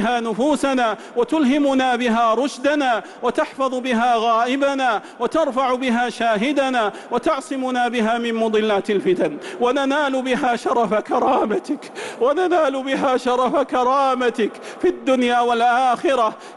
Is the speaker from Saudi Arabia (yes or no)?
yes; Saudi Arabia; اللهم احفظ بلادنا المملكة العربية السعودية